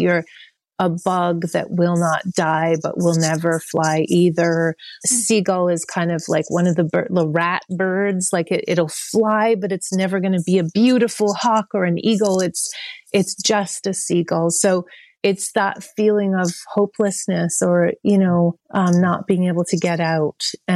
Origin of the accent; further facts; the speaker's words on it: Oakville, Ontario, Canada; also born or lived in Montreal / Vancouver; So I grew up in Oakville, actually, and I loved Montreal.